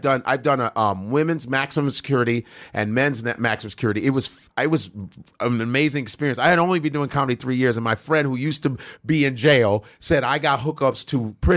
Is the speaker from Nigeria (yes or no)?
yes; Nigeria; And I'm Nigerian.